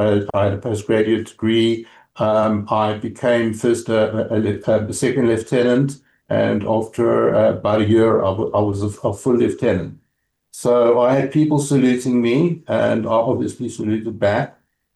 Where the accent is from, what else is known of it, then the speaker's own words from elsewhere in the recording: Bantry Bay, Western Cape, South Africa; So I started I grew up in Bantry Bay.